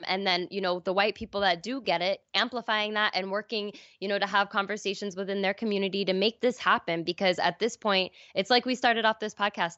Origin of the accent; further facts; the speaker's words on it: East Coast, United States; so I'm from the East Coast, so I don't know enough about California.